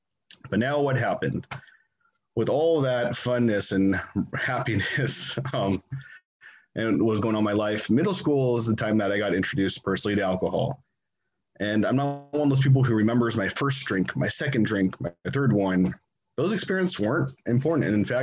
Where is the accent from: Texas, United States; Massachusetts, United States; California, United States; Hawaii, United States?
California, United States; Grover Beach; I was born and raised here in Grover Beach, California, in San Luis Obispo County on the Central Coast, for those of you who aren't familiar with the area.